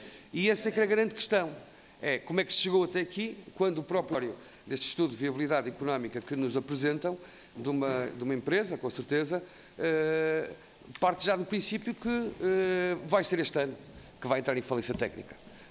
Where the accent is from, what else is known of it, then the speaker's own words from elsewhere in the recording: Viana do Castelo, Norte, Portugal; também sou oriundo de Viana do Castelo